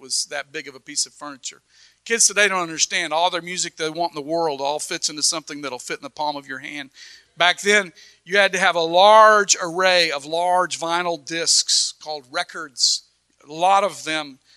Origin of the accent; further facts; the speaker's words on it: the South, United States; even though I wasn't from the East. I was from the South, but it rhymed.